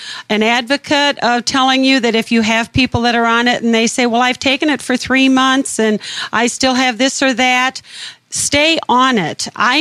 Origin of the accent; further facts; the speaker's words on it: Ottawa, Illinois, United States; I'm from Ottawa, Illinois.